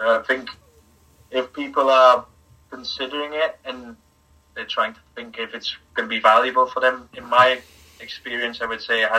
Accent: Belgium; growing up in Belgium, of course, with two parents from Scotland, you get English as a bonus, right, isn't it? I went to a Flemish school as well, where you learn Dutch. And from, I think, 8 years old, you get French lessons.

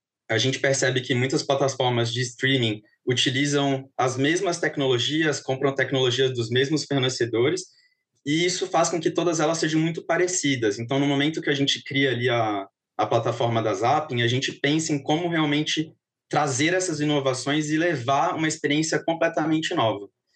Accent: Brasília, Federal District, Brazil; Eu sou de Brasília, trabalho em São Paulo

